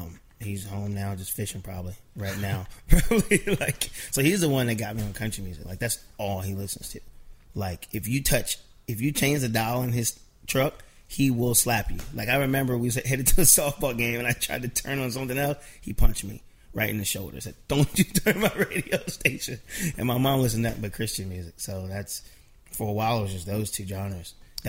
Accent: Milton, Delaware, United States; No, I grew up in Milton.

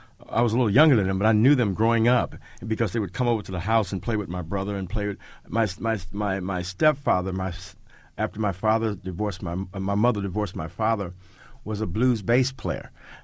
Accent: St. Louis, Missouri, United States; I grew up in St. Louis, Missouri

